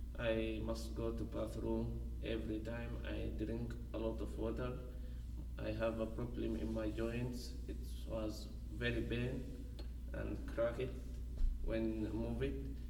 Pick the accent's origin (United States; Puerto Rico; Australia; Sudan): Sudan; Omdurman, Khartoum; English is a second language; I was born in 1991. I am from Sudan. My city is Omdurman. I studied my elementary school and my high school in Omdurman.